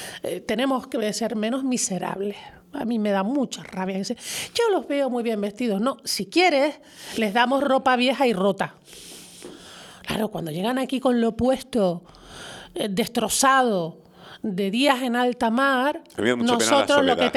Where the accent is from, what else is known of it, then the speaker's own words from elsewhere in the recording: Canary Islands, Spain; Esa es nuestra carta de presentación. Los canarios somos así.